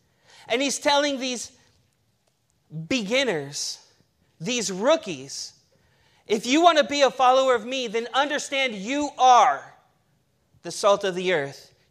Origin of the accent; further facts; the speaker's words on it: the South, United States; I grew up in the South, and then, like, you're born Christians there.